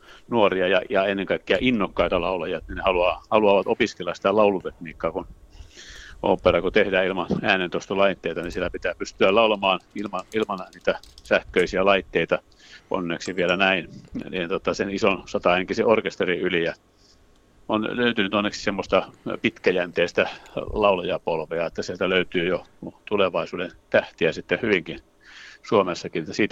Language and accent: Finnish; Oulu, North Ostrobothnia, Finland; also born or lived in Kempele; mä olen tuota Oulusta lähtöisin ja siellä olen alkutaipaleeni laulamisen parissa ottanut. Ja toki ala-asteella tuli Kempeleessä, kun asuttiin